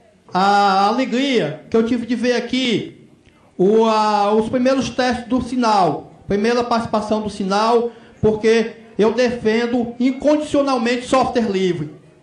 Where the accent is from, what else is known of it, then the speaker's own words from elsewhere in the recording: Ceará, Brazil; eu sou do Ceará.